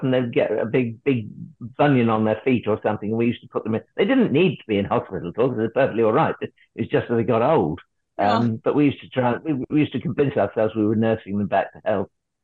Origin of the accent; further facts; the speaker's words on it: East of England, United Kingdom; I said, I'm from Norfolk.